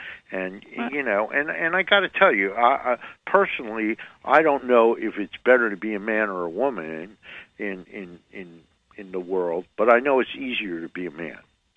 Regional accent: New Jersey, United States; I grew up in North New Jersey. It was a very corrupt city. I grew up in the Italian neighborhood.

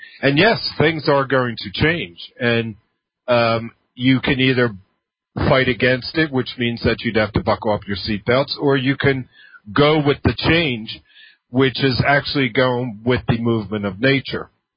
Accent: Philadelphia, Pennsylvania, United States; and I'm from Philadelphia, and I lived in Philadelphia at the time

